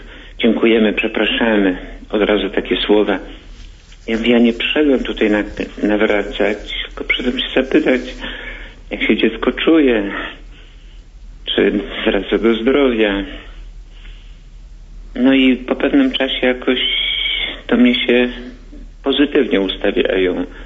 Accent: Warsaw, Masovian Voivodeship, Poland; born there; urodziłem się w dzielnicy Warszawy, gdzie mieli swój dom modlitwy.

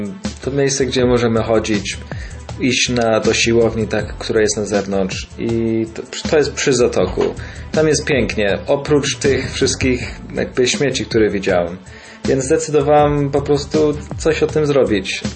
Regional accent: London, United Kingdom; bo w Anglii i w Londynie specyficznie, skąd jestem

